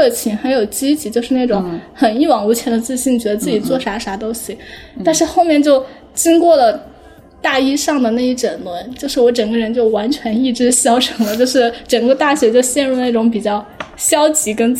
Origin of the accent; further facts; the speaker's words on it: Huanggang, Hubei, China; 我们来自于黄冈，不叫黄冈。我现在每次就是有同事问我来自哪，我说黄冈